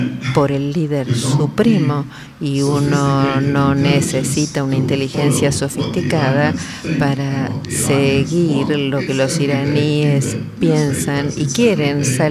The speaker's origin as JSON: {"language": "Spanish", "country": "France", "said": "Y yo vengo de Francia, así que puedo decirle unas cuantas cosas sobre el terrorismo más tarde"}